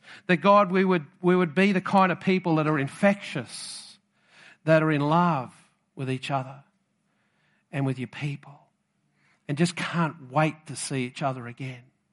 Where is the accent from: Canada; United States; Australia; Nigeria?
Australia; But I understand Aussie because I'm an Aussie.